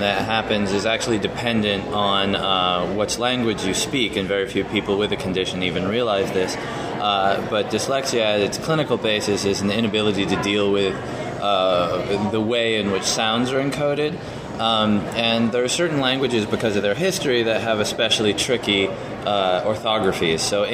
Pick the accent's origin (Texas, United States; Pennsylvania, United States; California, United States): California, United States; I grew up in California, so I was warned against, as a dyslexic, not taking Spanish